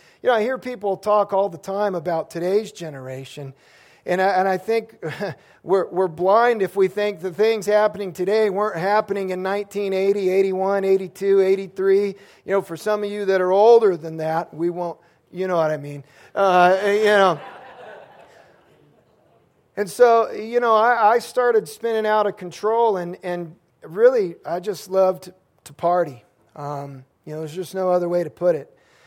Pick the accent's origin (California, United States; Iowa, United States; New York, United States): California, United States; San Diego; I grew up in San Diego.